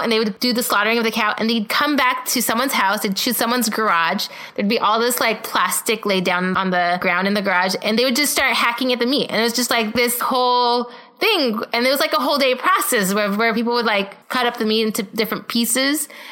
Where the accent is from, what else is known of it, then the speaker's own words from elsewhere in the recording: California, United States; so I grew up in Southern California. I actually grew up in the burbs where there's a lot of cows because it was dairy farms.